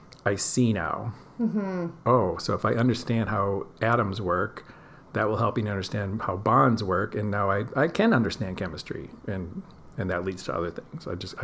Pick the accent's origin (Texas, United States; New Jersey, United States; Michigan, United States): Michigan, United States; Previously, I taught in the U.S. I'm American, grew up in Michigan.